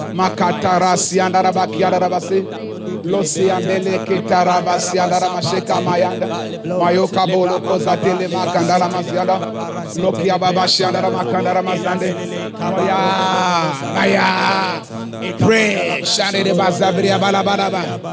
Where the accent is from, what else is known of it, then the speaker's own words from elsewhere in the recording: Haiti; I'm from Haiti